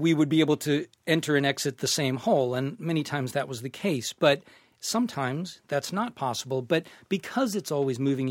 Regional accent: Massachusetts, United States; Born and raised in Massachusetts

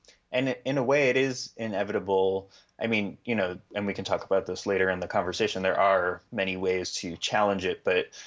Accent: New York City, New York, United States; As I said, I grew up in the West Village, and I kind of have this idealized image of it now that I'm an adult

